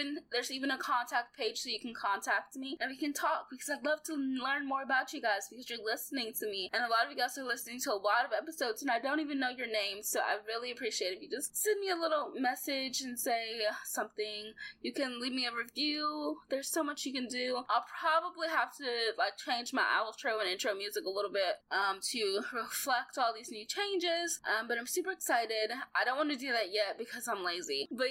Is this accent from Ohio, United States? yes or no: no; Arkansas, United States; I'm not a little girl. I'm a woman from Arkansas